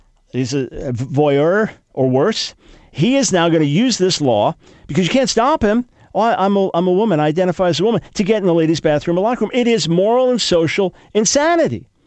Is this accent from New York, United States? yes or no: yes; New York, United States; I'm from New York originally and lived right outside of D.C. for some years and other parts of the country